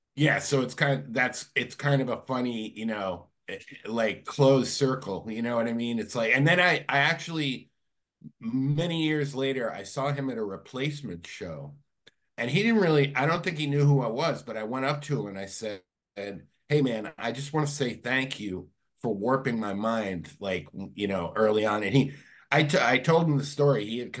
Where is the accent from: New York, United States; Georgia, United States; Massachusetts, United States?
Massachusetts, United States; Harwich; Well, I mean, I grew up on the Cape. I grew up in Harwich.